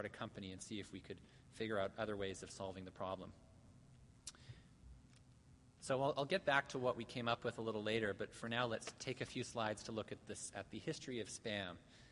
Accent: Canada; And now, I'm Canadian

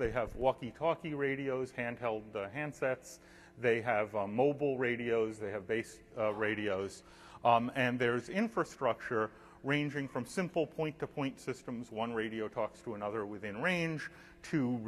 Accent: Philadelphia, Pennsylvania, United States; The Philadelphia Police Department, for example, my hometown uses P25.

